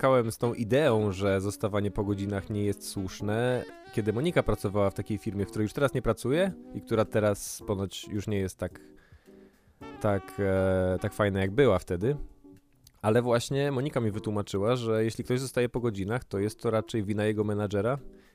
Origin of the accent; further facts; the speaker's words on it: Szczecin, West Pomeranian Voivodeship, Poland; ja jestem ze Szczecina